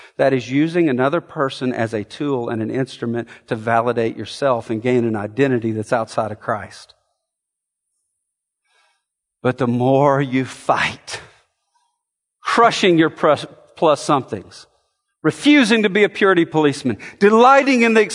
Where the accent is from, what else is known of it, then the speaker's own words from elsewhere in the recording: Alabama, United States; You know, I'm from the South. I'm from Alabama